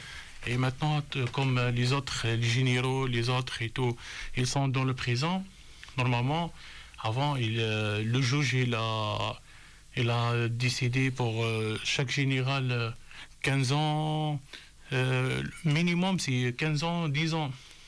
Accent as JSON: {"language": "French", "country": "Algeria", "said": "Nous, chez nous en Algérie, c'est les généraux qui décident"}